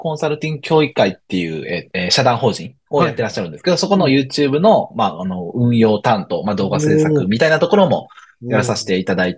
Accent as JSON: {"language": "Japanese", "region": "Osaka", "country": "Japan", "tie": "born or raised there", "lives_now": "Kochi, Japan", "said": "その大阪出身って最初、言っていただいたと思うんですけど、うん、生まれも育ちも大阪です。"}